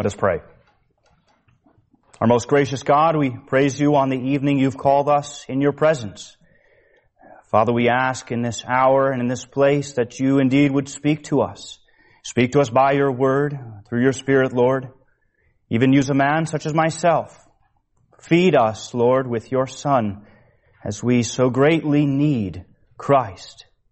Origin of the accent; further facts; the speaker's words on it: Connecticut, United States; Brothers and sisters, I grew up in the woods. I say I grew up in Connecticut, and some people assume I grew up in New York City.